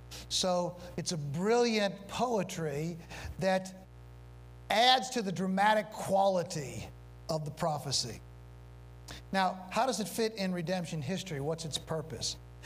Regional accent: St. Louis, Missouri, United States; My hometown is St. Louis, Missouri, and in our art museum, we have what's called a stele

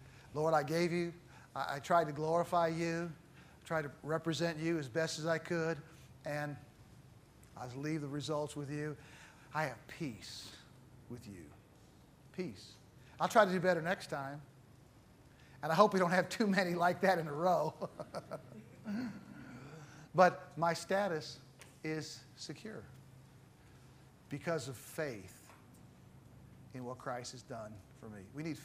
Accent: United States; Now, the town that I was raised in the States, when I was young, there was a swimming pool we'd go to. It was a small town.

